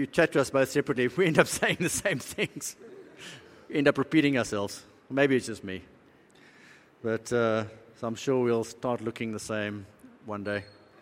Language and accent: English; South Africa; And as you know, I grew up in South Africa